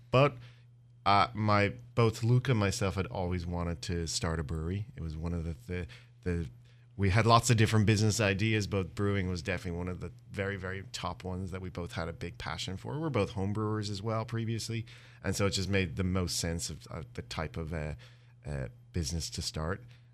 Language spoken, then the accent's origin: English; Dublin, Leinster, Ireland; moved away as an adult; now in United States; So I'm actually originally from Dublin, Ireland.